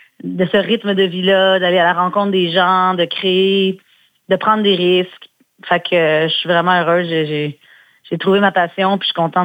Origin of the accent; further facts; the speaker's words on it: Saint-Romuald, Quebec, Canada; je me rappelle surtout d'avoir un espace où j'ai grandi, qui est à Saint-Romuald, sur la rive sud de Québec